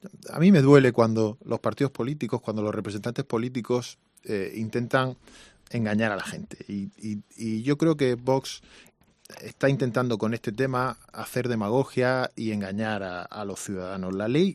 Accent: Region of Murcia, Spain; Somos la región de Murcia, la comunidad autónoma que menos guardias civiles y menos policías tiene

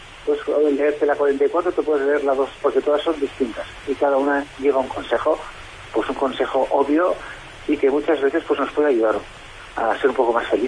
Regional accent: Barcelona, Catalonia, Spain; born there; nací en Barcelona, tengo 58 años, soy economista

